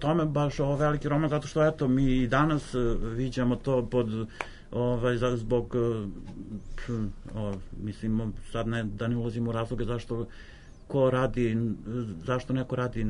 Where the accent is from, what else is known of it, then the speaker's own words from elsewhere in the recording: Vojvodina, Serbia; ja dolazim iz Vojvodine